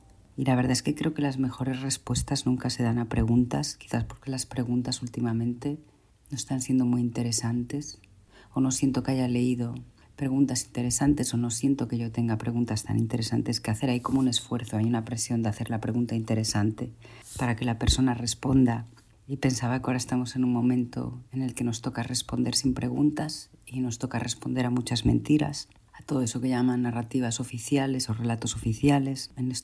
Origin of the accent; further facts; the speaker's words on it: La Pedra, Galicia, Spain; empezó cuando era niña en Galicia, en ese lugar que era La Pedra